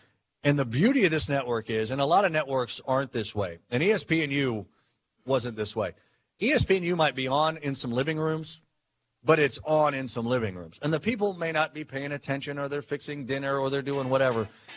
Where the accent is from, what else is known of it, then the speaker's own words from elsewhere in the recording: Tulsa, Oklahoma, United States; I mean, I grew up in Tulsa, some 4 hours or so away, and I went to OU.